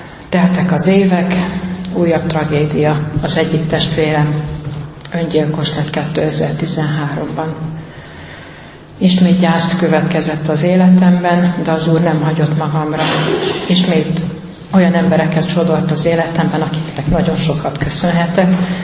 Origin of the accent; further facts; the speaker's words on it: Tiborszállás, Szabolcs-Szatmár-Bereg, Hungary; 1971-ben születtem, Tiborszálláson nevelkedtem, református szülők gyermekeként.